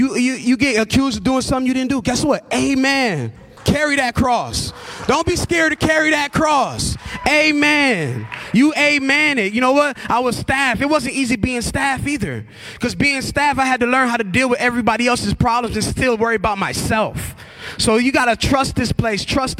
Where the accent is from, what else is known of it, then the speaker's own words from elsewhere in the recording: Milwaukee, Wisconsin, United States; This is my city. I'm from Milwaukee. I'm not letting the devil come to where my family is